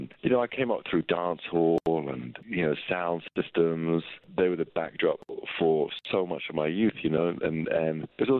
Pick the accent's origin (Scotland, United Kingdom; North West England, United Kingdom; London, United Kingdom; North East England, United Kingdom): London, United Kingdom; growing up in where I grew up in North London, you'd have the Orange Day Parade, the Protestants, and you have the IRA